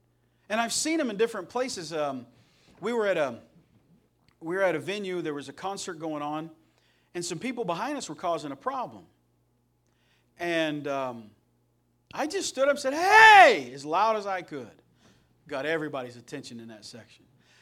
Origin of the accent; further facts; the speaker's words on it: Terre Haute, Indiana, United States; born there; I was born in Terre Haute, Indiana